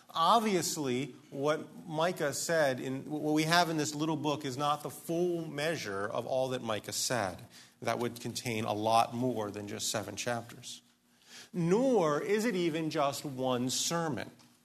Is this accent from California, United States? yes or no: no; Street, Maryland, United States; I grew up in Street, Maryland. I bet you've never heard of that either.